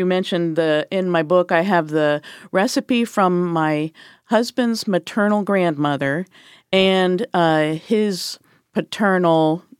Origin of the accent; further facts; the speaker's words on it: New England, United States; You know, I came from New England.